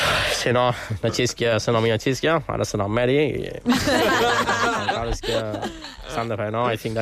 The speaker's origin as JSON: {"language": "Catalan", "town": "Ferreries", "region": "Balearic Islands", "country": "Spain", "said": "jo som de Ferreries. Els meus pares de Mois, la meva mare de Ciutadella."}